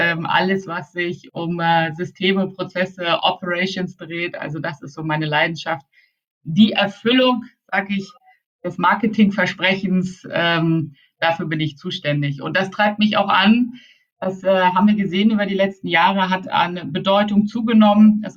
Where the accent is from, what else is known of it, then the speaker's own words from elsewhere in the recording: Baltic coast, Germany; now in Munich, Germany; ich komme eigentlich sozusagen von hinterm Deich. Also ich bin richtig an der Ostsee aufgewachsen, habe in Hamburg studiert, in Berlin Startup-Beratung gemacht und hier zum Schluss in München lange bei Planet Sports gearbeitet